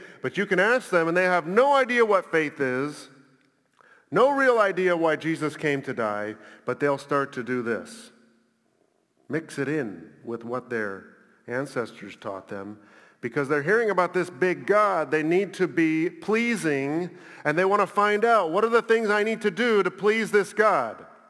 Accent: Bangladesh; And I grew up in Bangladesh.

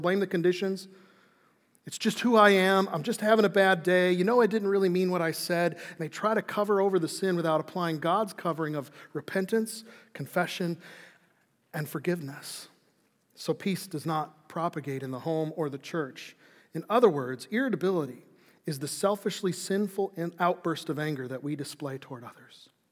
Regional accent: Chicago, Illinois, United States; I grew up in Chicago during the era of Dennis Rodman in the Chicago Bulls.

